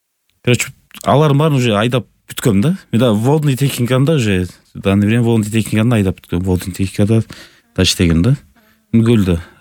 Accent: Sary-Döö, Issyk-Kul Region, Kyrgyzstan; Мен өзүм Ысык Көл областынын Түп районун Сары Дөө айылында туулуп чоңойгом. Ошол Сары Дөө айылынын орто мектебин бүтүргөм. 5-1 тууганмын, мен 2-сүмүн.

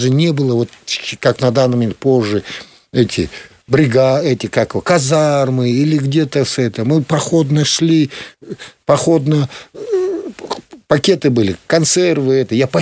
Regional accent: Akchiy, Chüy Region, Kyrgyzstan; я вырос вот в Кеминском районе, поселок Акчиз. Угу. 2600 на уровне моря. У нас курортная зона, как Швейцария.

